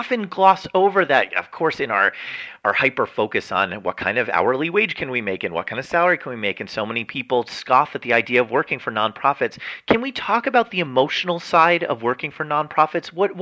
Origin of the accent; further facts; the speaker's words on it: New York, United States; As a New Yorker myself, I would imagine moving out to California, that would have been some sort of transition for you.